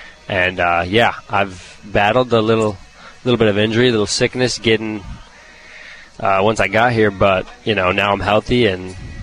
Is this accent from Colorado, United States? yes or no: yes; Denver, Colorado, United States; I'm from Denver, Colorado, so and that was a good way to get to know a big chunk of the team.